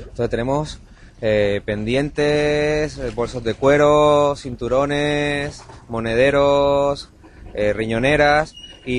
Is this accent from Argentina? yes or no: no; Canary Islands, Spain; moved away; Yo vengo de Canarias.